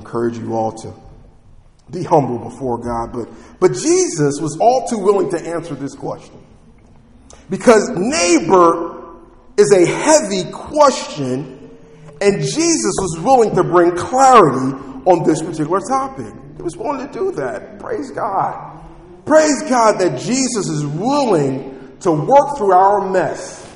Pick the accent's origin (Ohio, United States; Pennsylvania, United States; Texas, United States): Pennsylvania, United States; Philadelphia; I grew up in North Philly, 22nd and Allegheny